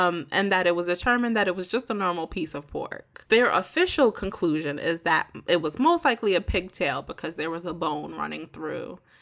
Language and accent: English; Ghana; But this is Ghana, and I'm Ghanaian, so I can tell you this was not about to be prioritized